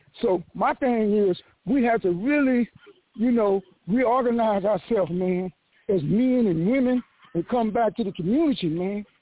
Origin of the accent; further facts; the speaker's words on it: Los Angeles, California, United States; now in Lancaster, United States; I'm from South Central, but I stay in Lancaster now.